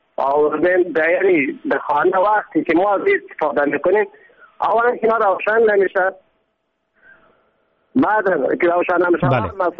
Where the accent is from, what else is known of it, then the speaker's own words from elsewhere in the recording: Ghazni, Afghanistan; ولی ولایت های سلسل مثل ولایت ما غزنی، ولایت مثلا بیتنگی و بانیان، مثلا هر جای سلسل بسیار مشکلات زیاد است.